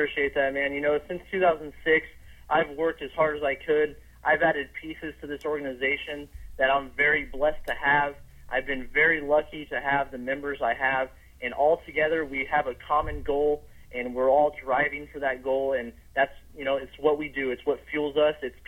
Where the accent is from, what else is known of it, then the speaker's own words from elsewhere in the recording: California, United States; And this is based in my hometown. It's been a place I've been aware of for years.